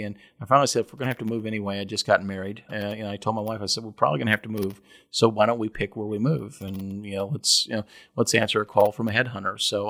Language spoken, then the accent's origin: English; Kentucky, United States; But I grew up in Kentucky. Yeah. Back in the early 90s, there weren't a huge number of economic opportunities here.